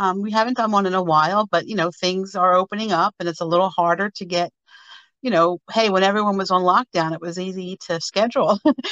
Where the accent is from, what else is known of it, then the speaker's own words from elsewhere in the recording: Philadelphia, Pennsylvania, United States; by the way, and my co-host is Laura. So, and I'm from the Philadelphia area, and I'll let Laura talk.